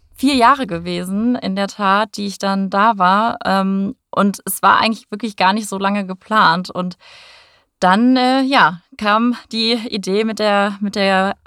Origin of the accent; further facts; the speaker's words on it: North Rhine-Westphalia, Germany; now in Frankfurt, Germany; wohne aktuell in Frankfurt. War aber auch nicht immer so, bin auch schon ein bisschen rumgekommen. Ich komme ursprünglich aus NRW, vom Niederrhein, also eigentlich so die holländische Grenze. Und habe dann damals in Hamburg, auch in deiner Lieblingsstadt, meine Ausbildung gemacht als Hotelkauffrau.